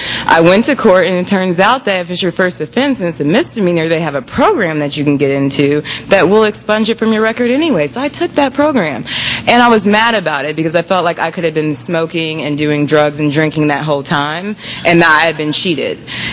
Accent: Indiana, United States; I grew up in Indiana, all kind of around Indiana. My dad was in the Army, so I was the Army brat for sure.

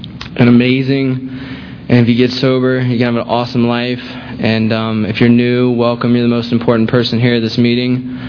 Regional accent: Land O'Lakes, Florida, United States; I grew up in Land O'Lakes, Pasco County, a little north of here. Normal middle-class family, I guess you can say.

